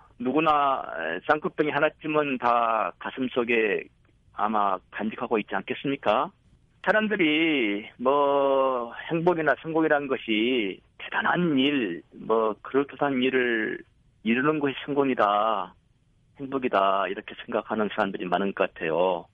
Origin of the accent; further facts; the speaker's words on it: Yeongam, South Jeolla, South Korea; 제 고향이 이제 전남 영암인데 그 언덕이 두 개가 마주보고 있어요.